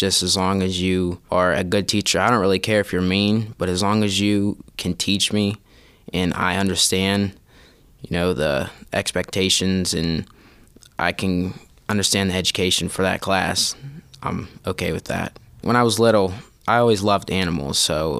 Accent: Greensburg, Pennsylvania, United States; I'm 14 years old, and I'm from Greensburg, Salem Middle School.

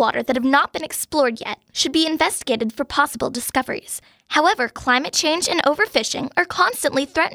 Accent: Mount Lebanon, Pennsylvania, United States; I'm also 12 years old, and I'm from Mount Lebanon.

